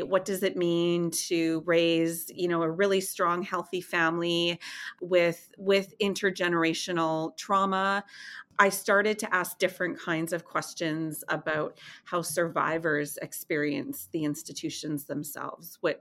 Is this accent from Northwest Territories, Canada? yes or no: yes; Inuvik, Northwest Territories, Canada; as a kid growing up in Inuvik and at our fish camp